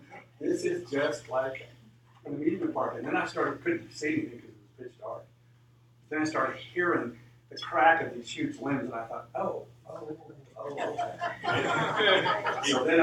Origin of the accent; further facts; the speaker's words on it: Albuquerque, New Mexico, United States; I remember the first storm, because I grew up in Albuquerque, and you didn't have storms in Albuquerque.